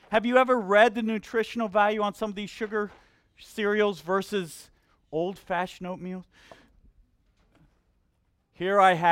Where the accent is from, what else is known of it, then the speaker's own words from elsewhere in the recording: Colombia; now in United States; I grew up in Colombia, South America.